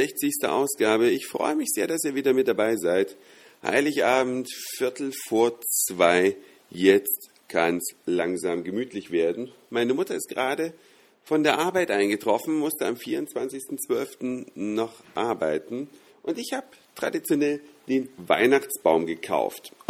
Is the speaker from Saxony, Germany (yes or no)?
yes; Saxony, Germany; am Fuße des Erzgebirges, wo meine Heimat ursprünglich ist